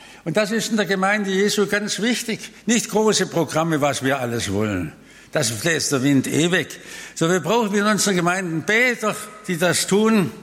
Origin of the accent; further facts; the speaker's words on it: Germany; Und dann habe ich gesagt, ich komme aus Deutschland, hast du mir eine Botschaft für die Christen in Deutschland?